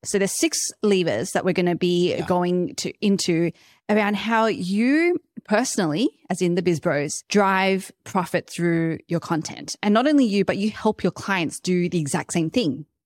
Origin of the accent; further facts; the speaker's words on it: Australia; accent: Australian; I'm always going to blame / credit my Australian accent for every mispronunciation that I do.